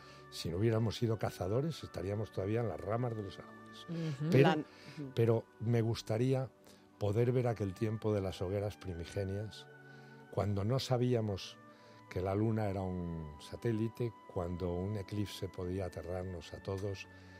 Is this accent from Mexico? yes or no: no; Castilla-La Mancha, Spain; born there; aunque no es donde yo nací, que es otro pueblo de la Alcarria Baja, y yo nací en la Alcarria Alta, al lado de Sigüenza y Atienza.